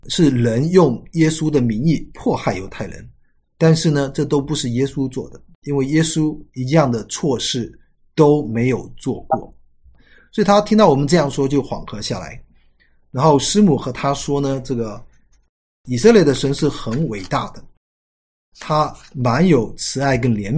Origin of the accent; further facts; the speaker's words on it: China; 然后我们说：“我们是从中国来的。”